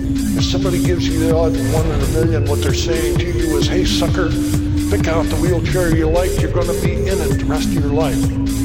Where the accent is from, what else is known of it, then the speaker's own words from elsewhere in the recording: Montana, United States; I came from Montana. Montana is not the hotbed of vegetarianism.